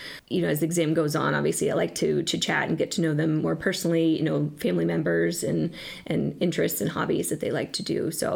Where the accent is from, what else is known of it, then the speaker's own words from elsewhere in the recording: Pella, Iowa, United States; Pella. I went to Pella Community High School there and then grew up, born and raised in Pella.